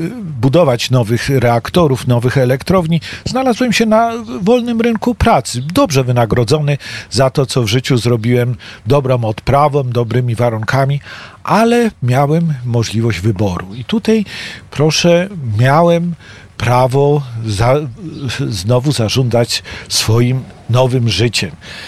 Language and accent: Polish; Lower Silesian Voivodeship, Poland; born there; Ja urodziłem się w naszych pięknych Karkonoszach